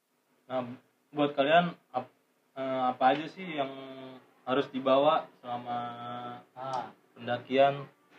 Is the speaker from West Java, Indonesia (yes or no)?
yes; Cirebon, West Java, Indonesia; Terus itu juga Ciremai deket kampung gue soalnya. Kampung gue di Cirebon.